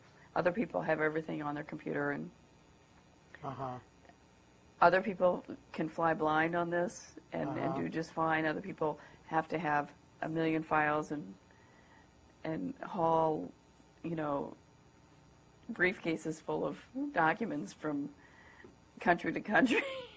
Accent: Kansas City, Missouri, United States; also born or lived in St. Louis; I grew up in Kansas City in St. Louis.

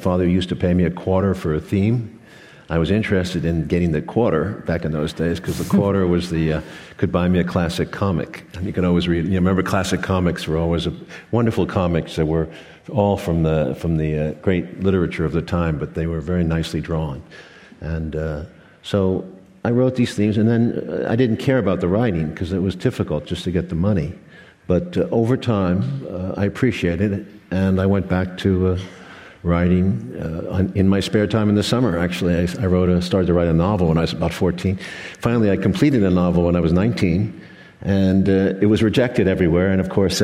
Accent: New York City, New York, United States; So to me, as a New Yorker, cold and clustered little buildings and small apartments, it seemed like a dream.

